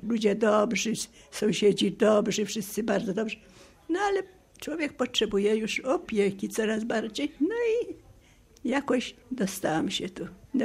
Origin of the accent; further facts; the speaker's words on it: Pomeranian Voivodeship, Poland; now in Zakopane, Poland; Ja jestem z Zakopanego, a w ogóle pochodzę z Pomorza. Mama z Poznańskiego, ojciec z Pomorza. A tu się znalazłam przez chorobę płuca.